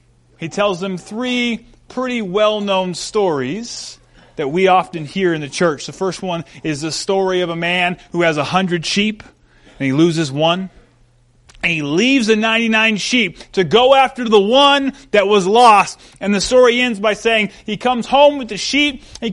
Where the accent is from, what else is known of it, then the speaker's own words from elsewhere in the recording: India; back in my home country of India